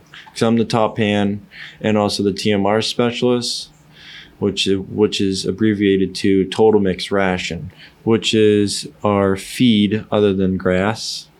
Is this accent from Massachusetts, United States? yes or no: yes; Townsend, Massachusetts, United States; I'm from Townsend, Massachusetts, so there ain't no cowboys around that area unless you're driving at least 4 or 5 hours.